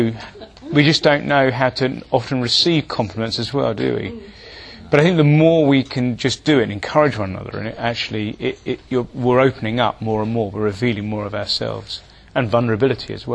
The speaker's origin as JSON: {"language": "English", "country": "United Kingdom", "said": "whereas our reservedness as British, I think, just keeps us from."}